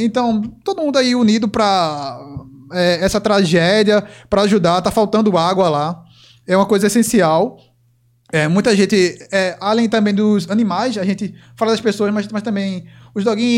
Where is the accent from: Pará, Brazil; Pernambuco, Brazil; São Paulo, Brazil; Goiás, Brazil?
Pernambuco, Brazil; Recife; Somos aqui do Recife.